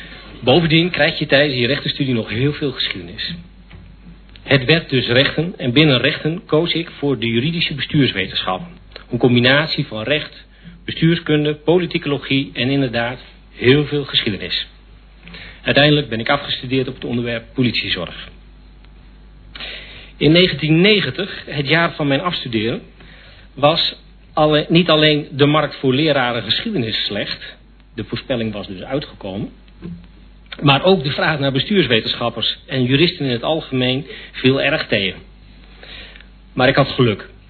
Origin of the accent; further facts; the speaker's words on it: Ter Apel, Groningen, Netherlands; now in Kropswolde, Netherlands; geboren en getogen in Ter Apel en burgemeester van Westerwolde. Ik woon samen met mijn vriend Jan nu nog in Kropswolde